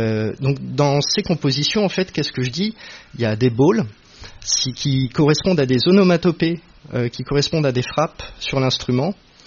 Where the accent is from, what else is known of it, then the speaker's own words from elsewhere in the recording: Varanasi, Uttar Pradesh, India; comme on vient de la ville de Bénarès, on s'est tous rencontrés là-bas, qui est la ville de Shiva